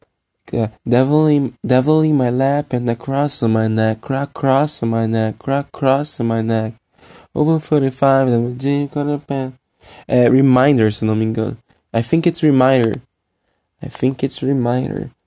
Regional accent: Rio de Janeiro, Brazil; English is a second language; I'm from Rio, which is people from Brazil. They don't like that much my accent

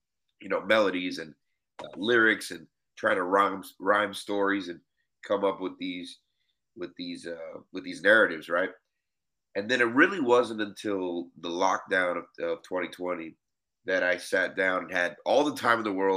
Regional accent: Miami, Florida, United States; So I grew up in Miami, Florida, like I said, second generation Cuban American.

